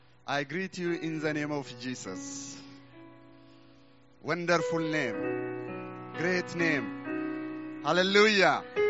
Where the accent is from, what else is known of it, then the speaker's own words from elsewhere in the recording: Ethiopia; As Pastor introduced me, I came from Ethiopia. We are serving God in our country.